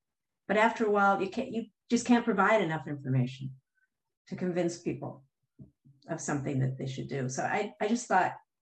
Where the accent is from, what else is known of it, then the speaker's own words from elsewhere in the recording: Canada; When I'm originally from Canada.